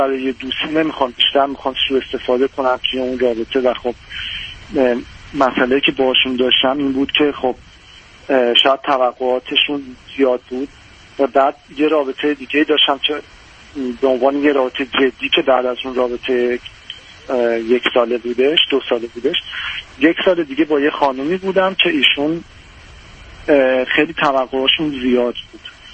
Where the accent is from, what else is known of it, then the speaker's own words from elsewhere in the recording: Iran; moved away as an adult; الان در حال حاضر خارج از ایران هستم و مشغول انجام فوق لیسانس هستم. حدود 2 سالم هست که از ایران خارج شدم.